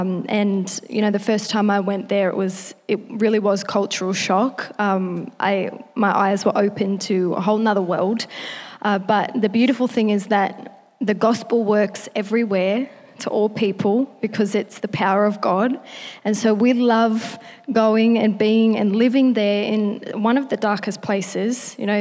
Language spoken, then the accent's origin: English; Newcastle, North East England, United Kingdom; moved away as an adult; now in United States; I'm born and raised in Newcastle, and in 2020, during COVID, I heard the voice of God to move to America